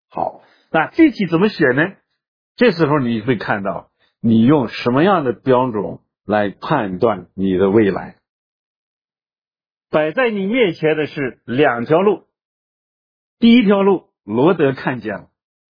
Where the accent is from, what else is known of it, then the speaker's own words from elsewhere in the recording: Shaanxi, China; 要我们陕西人就是不简单，少说话，外面出去两下解决了算了。